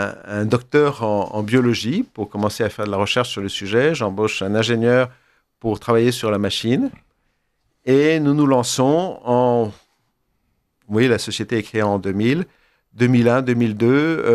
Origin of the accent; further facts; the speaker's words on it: Paris, Île-de-France, France; je suis un petit Parisien.